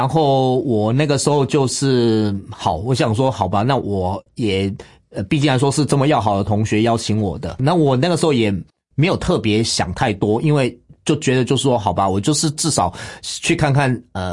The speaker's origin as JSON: {"language": "Chinese", "region": "Tainan", "country": "Taiwan", "tie": "born or raised there", "said": "我从小是在台南出生，然后我也是来自于一个传统信仰的家庭。因为我生在南部"}